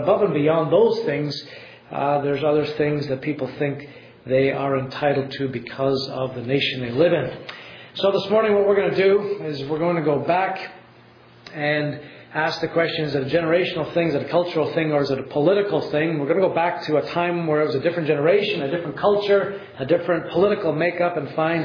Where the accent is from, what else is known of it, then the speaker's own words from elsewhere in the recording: Canada; I'm a Canadian